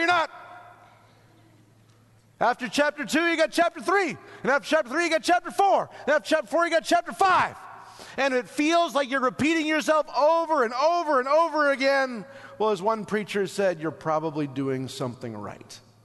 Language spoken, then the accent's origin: English; Canada; I'm a Canadian, it's the Olympics.